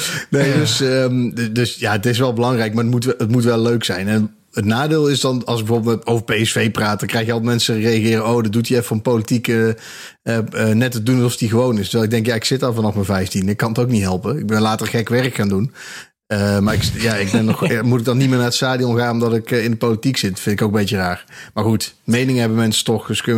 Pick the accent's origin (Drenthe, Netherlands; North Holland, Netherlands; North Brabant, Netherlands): North Brabant, Netherlands; Eindhoven; moved away as an adult; now in Breda, Netherlands; ik kom oorspronkelijk uit Eindhoven. Dus ik ben in mijn 20ste ongeveer ben ik naar Breda verhuisd. Dus ja, ik kom uit Eindhoven, mijn familie komt uit Eindhoven. Dus daar ben ik ook op middelbare school, heb ik daar gezeten